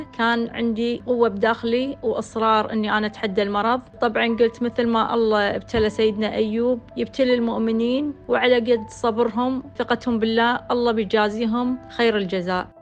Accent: Kuwait; قالوا لي الأفضل أنك تروحين مستشفى الأورام اللي عندنا بالكويت

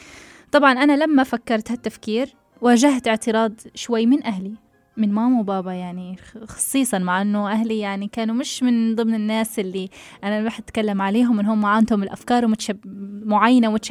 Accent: Tunisia; أنا شو العادات والتقاليد اللي عندنا في تونس لازم أمشي عليها. لا بالعكس، أنا واصلة العمر يعني 24 مفروض أكون عارفة عادات تقاليد تونس كلها،

